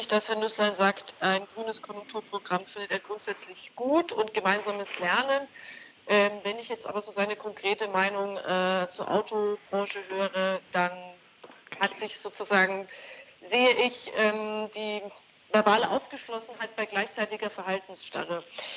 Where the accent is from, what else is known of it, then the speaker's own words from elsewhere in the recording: Bavaria, Germany; wir sind ja beide aus Bayern, Autoregion, ich wie gesagt aus einer Zuliefererregion.